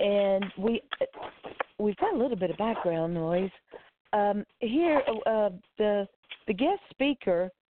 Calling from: Pompano Beach, Florida, United States; I'm calling in from Pompano Beach, Florida, and I'll be your host tonight.

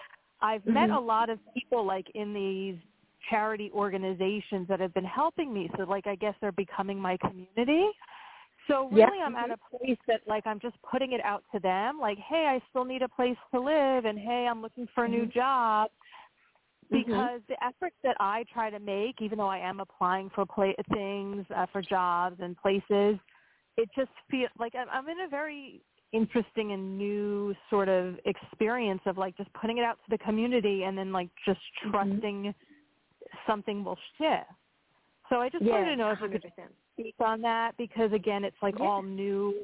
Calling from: Pennsylvania, United States; Hi, thank you. This is … from Pennsylvania.

